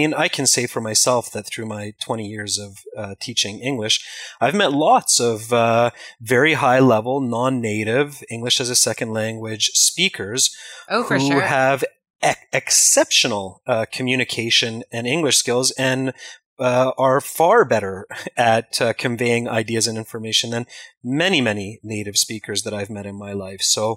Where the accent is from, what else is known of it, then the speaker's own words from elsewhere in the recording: British Columbia, Canada; accent: West Coast North American; I'm in British Columbia, which is in Canada, but much, much closer than other parts of the States or Canada.